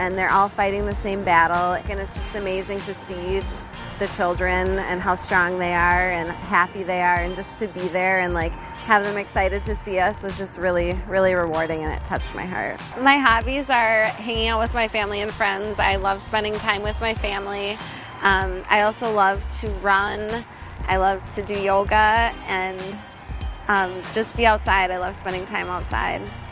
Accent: Lakeville, Minnesota, United States; I'm from Lakeville, Minnesota

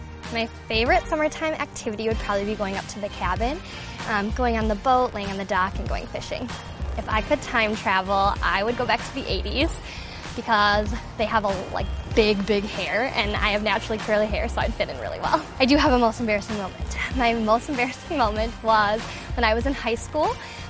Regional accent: Cottage Grove, Minnesota, United States; It's my third year on the team, and I'm from Cottage Grove, Minnesota.

